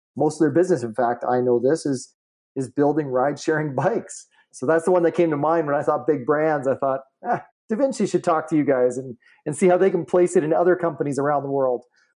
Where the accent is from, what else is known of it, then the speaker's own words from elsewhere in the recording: Canada; Obviously, being Canadian